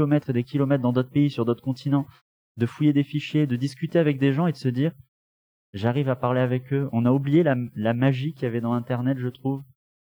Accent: Rennes, Brittany, France; Alors, moi, du coup, je viens de Rennes, en France. Du coup, voilà, la capitale de la Bretagne.

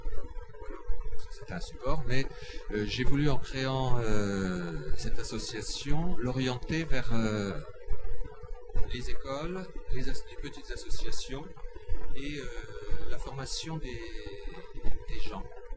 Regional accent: Occitanie, France; Je suis le local de l'épreuve, puisque je suis du Gers. Je travaille à Auch

